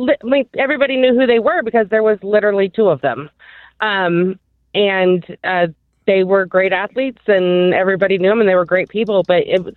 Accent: Prairie Village, Kansas, United States; I was just telling them that I grew up in Prairie Village

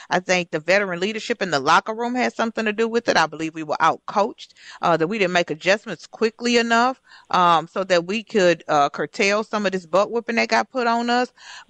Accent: Houston, Texas, United States; The Twins are in Houston, my hometown.

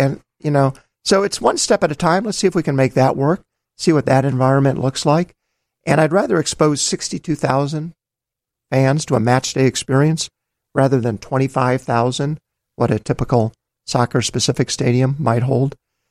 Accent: Chicago, Illinois, United States; You know, as a Chicagoan, it means a lot to me. It's what created this city.

